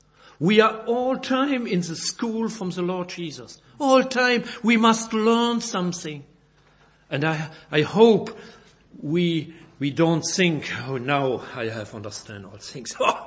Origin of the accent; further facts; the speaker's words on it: Belgium; first language French; English is a second language; For my difficult pronunciation, but I'm not a German, I'm a Belgian, and my first language is German, is French, but sometimes I have difficult with your wonderful English.